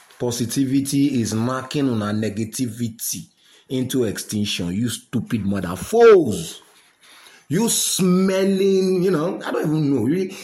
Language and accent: English; Nigeria; as a Nigerian